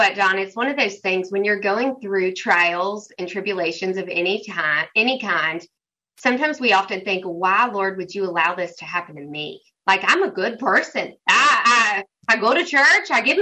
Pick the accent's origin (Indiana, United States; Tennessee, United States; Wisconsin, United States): Tennessee, United States; Carville; We're all about families here, and born and raised in Carville, Tennessee, it just is home.